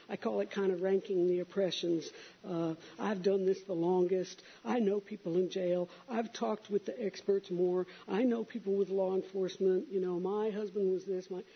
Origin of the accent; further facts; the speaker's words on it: Texas, United States; I grew up in Texas, and my dad used to take me to rural counties, and there was a jail there.